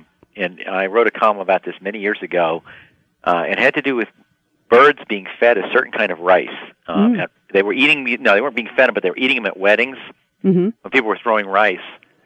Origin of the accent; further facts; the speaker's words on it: Armonk, New York, United States; when I was a child growing up in Armonk, New York, and we lived in a house in the woods, and it had big picture windows.